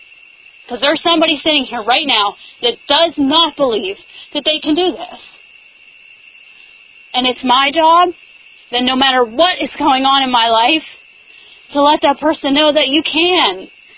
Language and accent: English; Pittsburgh, Pennsylvania, United States; I'm an addict. I'm from Pittsburgh, Pennsylvania. And you probably don't even know where that is.